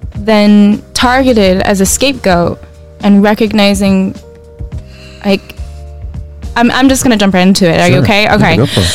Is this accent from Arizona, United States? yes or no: yes; Arizona, United States; Yeah, I come from Chinese parents. I'm Chinese American. I identify as Chinese American.